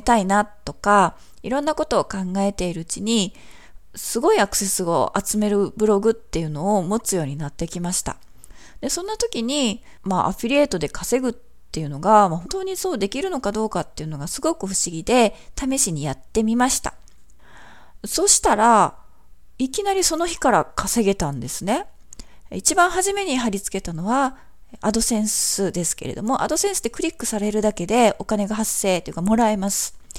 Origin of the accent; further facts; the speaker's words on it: Fukui, Japan; born there; 私生まれは福井県なんですけれども、田舎なので非常に寂れたイメージというか